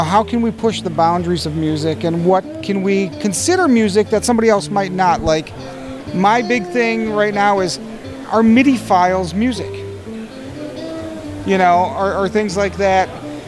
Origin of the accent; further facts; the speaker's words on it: Wausau, Wisconsin, United States; Scott and I are from further up north. I'm from Wausau.